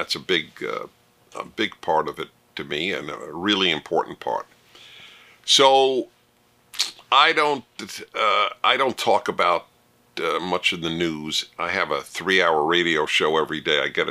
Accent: Brooklyn, New York, United States; I grew up in Brooklyn.

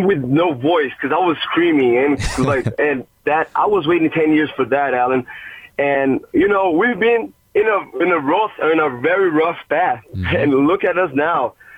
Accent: Brazil; English is a second language; I'm Brazilian. I'm from Brazil, and I've been watching the Lakers from my hometown with 6 hours of difference for over 10 years.

